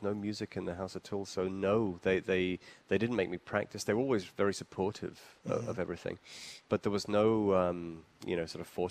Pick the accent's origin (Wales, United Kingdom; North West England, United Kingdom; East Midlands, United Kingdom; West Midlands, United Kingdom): North West England, United Kingdom; Liverpool; moved away as an adult; now in London, United Kingdom; I'm originally from Liverpool. Uh-huh. I moved down to London when I was 18, when I studied there.